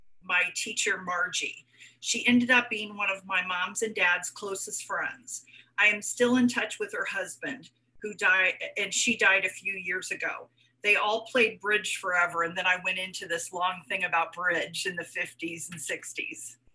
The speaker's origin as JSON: {"language": "English", "town": "Indianapolis", "region": "Indiana", "country": "United States", "said": "So we're both from Indianapolis"}